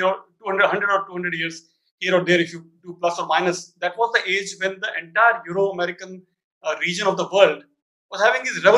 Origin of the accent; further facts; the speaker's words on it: Rajasthan, India; Rajasthan is my home state, so you know I'm sharing what is happening in some parts of Rajasthan, not everywhere.